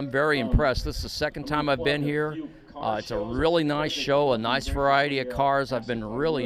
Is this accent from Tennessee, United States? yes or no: no; Omaha, Nebraska, United States; I'm from Omaha.